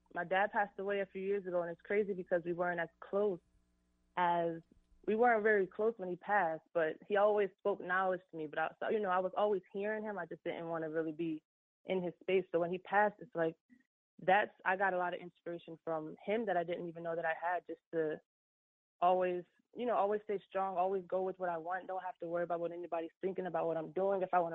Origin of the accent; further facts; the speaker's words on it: Allentown, Pennsylvania, United States; Well, I've been singing since I was a kid. I grew up in Allentown.